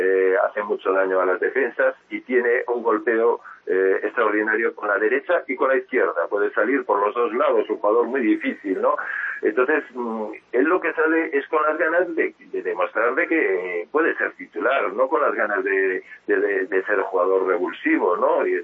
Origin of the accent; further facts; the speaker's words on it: Vigo, Galicia, Spain; yo soy de Vigo, vivo aquí en Vigo, he sido entrenador, jugador del Celta, entrenador del Celta B